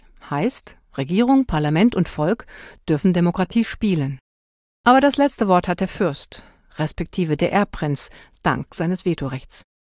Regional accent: Liechtenstein; Als Liechtensteinerin gibt man im Ausland, und das ist nie mehr als 10 Minuten Autofahrt entfernt, stets Auskunft. Ja, wir sind ein richtiges Land.

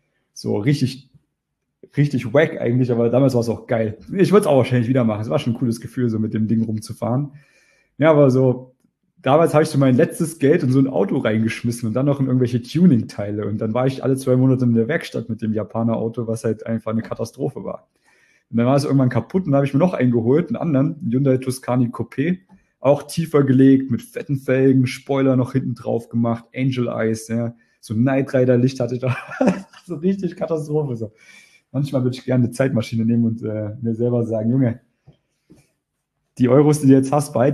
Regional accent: East Germany, Germany; Ich bin halt ein Ostdeutscher. Wir sind halt anders drauf.

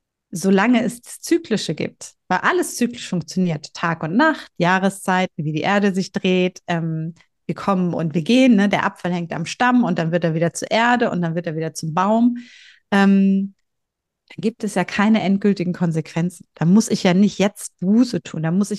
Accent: Bielefeld, North Rhine-Westphalia, Germany; born there; also ich bin in Bielefeld geboren

